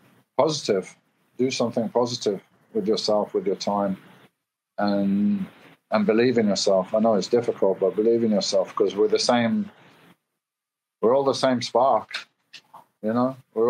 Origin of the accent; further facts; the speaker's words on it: England, United Kingdom; now in Spain; And yeah, I used to burn because I'm from England. I wasn't used to the sun. And in England, my diet was probably quite low in antioxidants. I came to Spain.